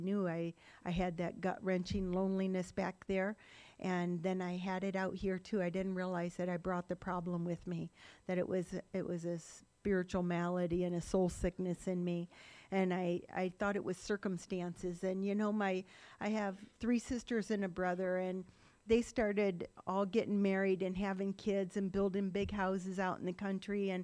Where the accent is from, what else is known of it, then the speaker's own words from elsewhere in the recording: Ohio, United States; I grew up in Ohio. I'm one of five kids, and my parents were good people